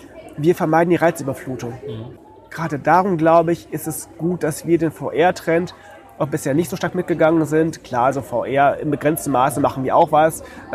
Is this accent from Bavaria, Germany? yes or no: no; Detmold, North Rhine-Westphalia, Germany; bei uns in Detmold, wo ich herkomme, war auch immer so ein Trainingslager von afrikanischen Langstreckenläufern